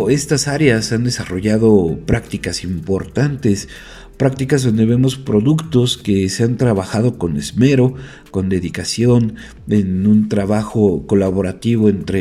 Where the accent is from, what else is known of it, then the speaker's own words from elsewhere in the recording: Hidalgo, Mexico; Yo soy el periodista hidalguense